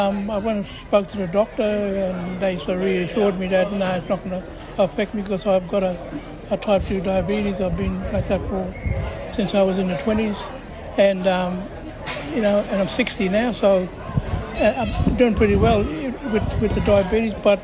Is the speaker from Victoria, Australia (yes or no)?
no; Winton, Queensland, Australia; My mob from Akoa country up in Winton, around Winton area.